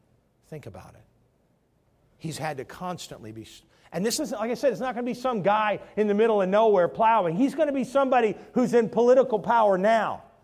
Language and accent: English; Midwest, United States; Because it's funny, I'm from the Midwest. I never saw Washington except in National Geographic.